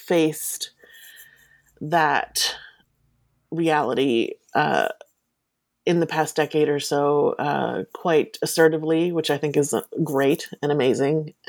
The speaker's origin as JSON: {"language": "English", "region": "New Jersey", "country": "United States", "tie": "born or raised there", "said": "I grew up in Southern New Jersey."}